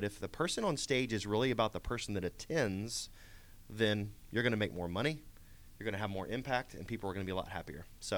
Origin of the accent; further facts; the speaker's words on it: Georgia, United States; I grew up in Gwinnett County, born and raised, went to elementary, middle, and high school here in Gwinnett.